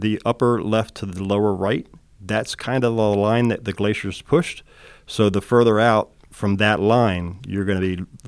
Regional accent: Rockville, Maryland, United States; now in Northport, United States; So I am from the Washington, D.C. area, Rockville, Germantown area, and I met my now wife down in that area.

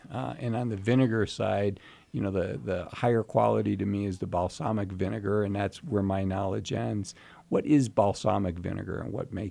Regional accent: Ohio, United States; I'm from Ohio, so take no offense.

